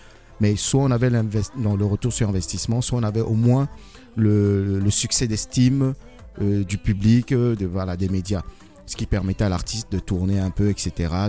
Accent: Guinea; also born or lived in Côte d'Ivoire; now in Paris, France; Métisse français, guinéen, donc vivant à Paris. Bon, j'ai fait mon enfance en Afrique, en Guinée, Côte d'Ivoire. Et ensuite, je suis venu en France pour les études.

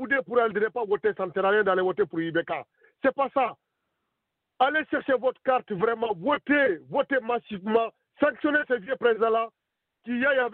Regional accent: Mali; On allait voter pour sanctionner ce vieux président-là, qu'on est malien, n'ont plus besoin.

